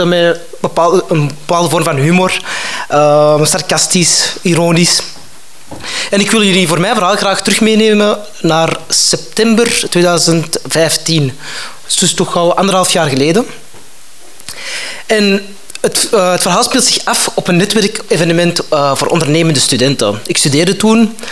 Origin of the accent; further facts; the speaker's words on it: Antwerp, Flemish Region, Belgium; ik kom van Antwerpen. Dus dat is zo over de Schelde, die dikke nekken.